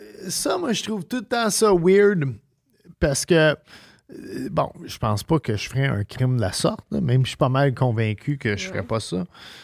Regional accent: Amqui, Quebec, Canada; L'histoire se passe dans ma ville natale, Amqui. Une petite ville où la tranquillité règne et que la confiance entre citoyens est naturelle.

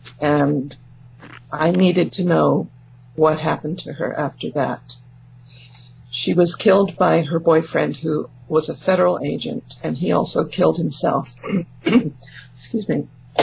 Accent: England, United Kingdom; now in California, United States; Well, I'm from England, but yeah. I know I don't sound like it anymore, because I've been here for more than 50 years in California. I grew up as a Jehovah's Witness.

